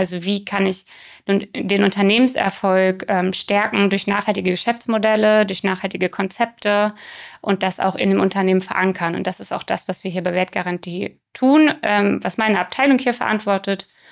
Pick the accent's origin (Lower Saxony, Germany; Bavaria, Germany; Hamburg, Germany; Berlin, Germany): Lower Saxony, Germany; Hanover; Ich komme aus Hannover, bin hier in der Region geboren, zur Schule gegangen und habe Wirtschaftswissenschaften in Hannover studiert im Bachelor. Und meinen Master habe ich dann im Ausland absolviert. Ich war in Schottland